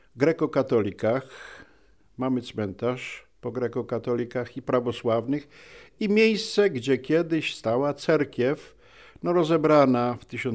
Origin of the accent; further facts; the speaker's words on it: Nałęczów, Lublin Voivodeship, Poland; No tak się składa, że ja pochodzę z Nałęczowa, więc archidiecezji lubelskiej